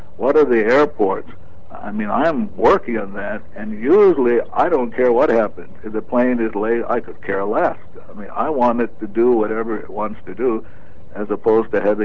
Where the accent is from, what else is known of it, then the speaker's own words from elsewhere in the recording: Waianae, Hawaii, United States; when I grew up in Waianae, in a very tough neighborhood